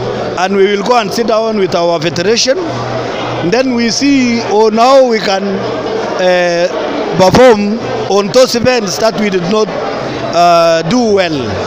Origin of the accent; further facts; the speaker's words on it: Kenya; English is a second language; I am proud as a Kenyan